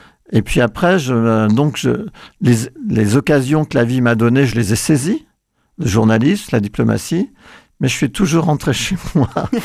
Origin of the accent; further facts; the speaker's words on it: Grand Est, France; Moi, je suis un enfant des vignes, des livres et des bois, puisque je suis né en Champagne, dans un petit village de vignerons